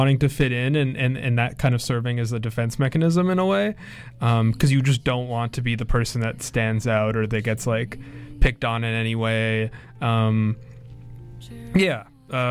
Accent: North Vancouver, British Columbia, Canada; I grew up in North Vancouver, which is, like, a very, like, Iranian, Persian, like, centric area, or at least the area that I grew up in was, around, like, Central Lonsdale.

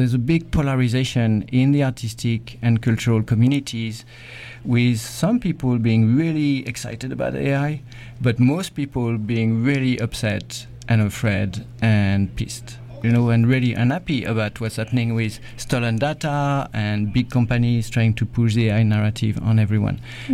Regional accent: Cameroon; also born or lived in Mauritania / France; I grew up in Cameroon, in Africa. I spent some time in Mauritania when I was young, and then all sorts of places in Europe, around France

